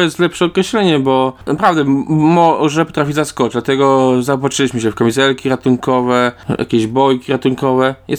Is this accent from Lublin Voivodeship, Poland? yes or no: yes; Lublin Voivodeship, Poland; ja jestem na przykład z Lubelskiego województwa, to jest druga strona Polski.